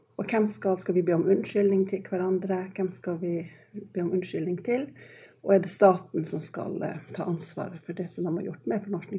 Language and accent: Norwegian; Finnmark, Norway; Men jeg bruker å si at jeg er finmarking.